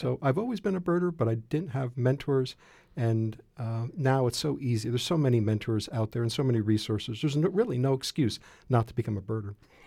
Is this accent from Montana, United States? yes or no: no; Reading, Pennsylvania, United States; I grew up in Reading, so a little postage stamp backyard.